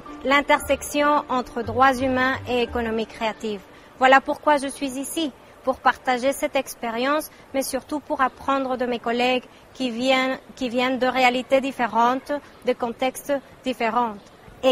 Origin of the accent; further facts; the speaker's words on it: Guatemala; je viens du Guatemala.